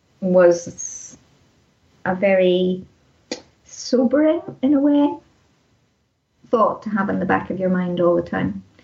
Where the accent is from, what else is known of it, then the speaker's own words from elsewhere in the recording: Northern Ireland, United Kingdom; growing up in Ulster at the height of the Troubles